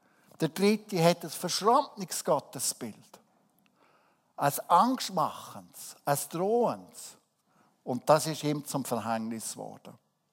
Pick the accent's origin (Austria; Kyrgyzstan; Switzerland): Switzerland; da sind wir als Schweizer natürlich schon eindeutig herausgefordert.